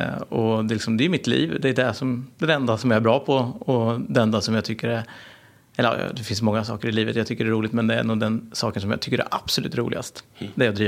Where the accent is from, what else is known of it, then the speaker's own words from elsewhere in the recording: Norrköping, Östergötland, Sweden; jag är en entreprenör från Norrköping. Mm. Jag är född 87 så jag är lite tag till, 33 år gammal.